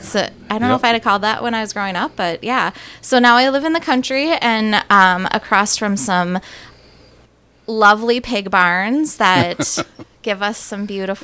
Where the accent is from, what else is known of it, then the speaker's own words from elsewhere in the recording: Hutchinson, United States; now in Madison, United States; I came here when I married Matt. I grew up in Hutch, and then I've lived here now for almost 13 years, and we have three kids.